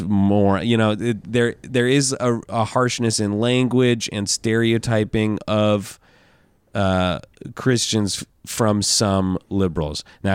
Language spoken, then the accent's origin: English; Seattle, Washington, United States; so I grew up in Seattle, and I think that's a big part of why that's a piece of my overall non-religious upbringing